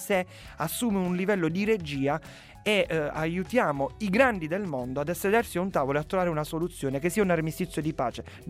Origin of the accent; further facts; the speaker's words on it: Apulia, Italy; Io vengo dalla Puglia, abbiamo tanti problemi